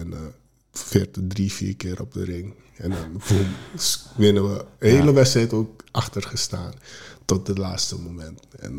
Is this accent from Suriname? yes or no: yes; Suriname; now in Netherlands; Je moet zo zien, als Surinamer of als buitenlander moet je 5 jaar onafgebroken...